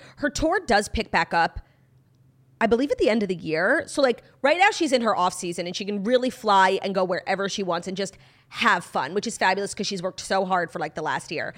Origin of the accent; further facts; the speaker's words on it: New York, United States; I'm a New Yorker. I really was rooting for the Jets because I do love an underdog.